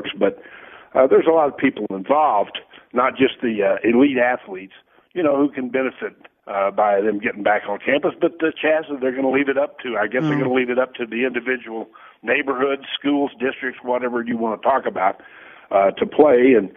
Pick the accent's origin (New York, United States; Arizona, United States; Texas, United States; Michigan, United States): Texas, United States; I was raised in Texas. I know exactly what happens down there.